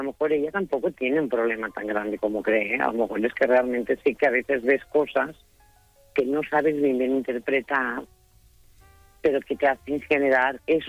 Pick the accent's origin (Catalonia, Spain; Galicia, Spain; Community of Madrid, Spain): Catalonia, Spain; Sant Iscle de Vallalta; Yo soy de San Iscla de Vallalta. Voy a hacer apología de mi pueblo porque es un pueblo de montaña que está a 40 kilómetros de Barcelona y es precioso.